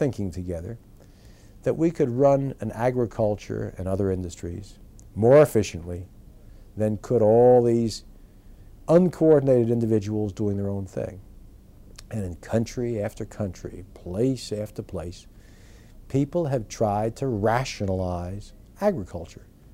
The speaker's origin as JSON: {"language": "English", "town": "Newark", "region": "New Jersey", "country": "United States", "tie": "born or raised there", "said": "I was born in Newark, New Jersey, which is the big city. It was a lower middle class working area that I lived in until the age of 9, and then we moved to a suburb near Newark."}